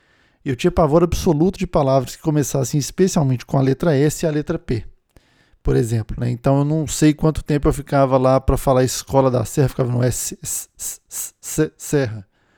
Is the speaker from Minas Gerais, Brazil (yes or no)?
yes; Belo Horizonte, Minas Gerais, Brazil; moved away as an adult; now in São Paulo, Brazil; tenho 41 anos, na data de gravação desse primeiro episódio, em janeiro de 2024, sou mineiro de Belo Horizonte, radicado em São Paulo desde junho de 2010.